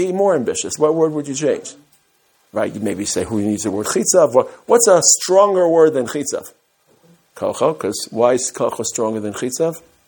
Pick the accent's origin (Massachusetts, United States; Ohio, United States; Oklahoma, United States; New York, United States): New York, United States; Brooklyn; I'm just from Brooklyn. I'm a simple Jew.